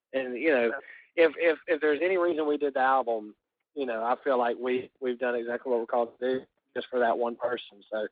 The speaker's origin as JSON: {"language": "English", "region": "Georgia", "country": "United States", "said": "I'm from Georgia, South Carolina area originally, and so I grew up listening to bands like"}